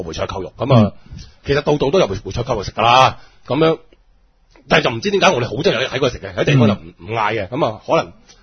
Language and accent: Cantonese; Guangdong, China; 咁啊，苦瓜又我哋廣東人中意食啦